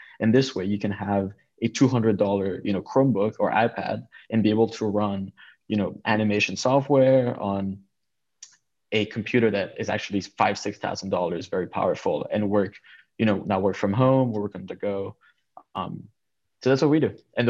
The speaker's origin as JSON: {"language": "English", "town": "Quebec City", "region": "Quebec", "country": "Canada", "tie": "born or raised there", "said": "I grew up in Quebec City. I did most of my schooling, you know, in a town not too far away from there."}